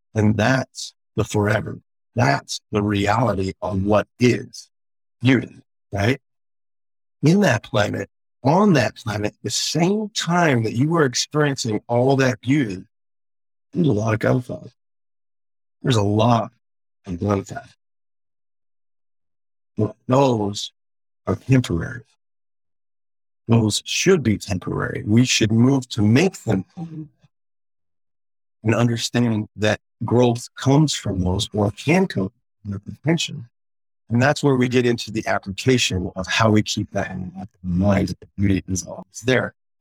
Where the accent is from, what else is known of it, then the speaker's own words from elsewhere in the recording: Pacific Northwest, United States; And I'm from the Northwest.